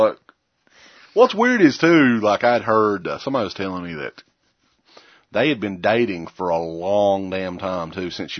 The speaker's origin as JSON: {"language": "English", "region": "Massachusetts", "country": "United States", "tie": "born or raised there", "said": "I grew up in Massachusetts, so the Salem Witch Trials was something that figured in big as a kid."}